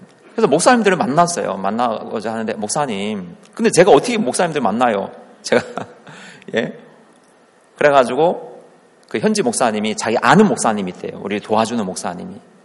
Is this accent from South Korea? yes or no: yes; South Korea; 저는 한국에서 온 목사라고